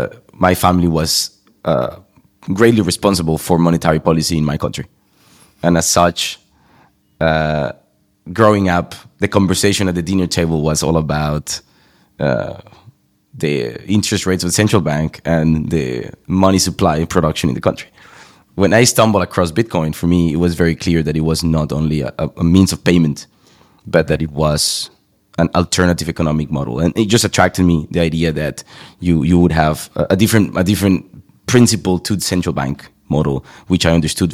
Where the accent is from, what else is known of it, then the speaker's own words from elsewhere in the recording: Colombia; English is a second language; But even though I live in Europe, I myself originally from Colombia.